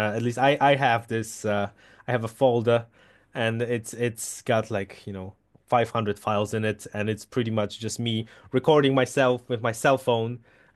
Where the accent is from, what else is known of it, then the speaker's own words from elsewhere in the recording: Poland; first language Polish; English is a second language; Polish is my first language, and English is just something I've